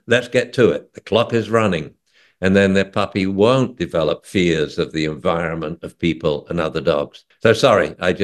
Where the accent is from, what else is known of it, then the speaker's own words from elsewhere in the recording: England, United Kingdom; I actually, being English, I get very uptight when we're plugging something of mine, like the book.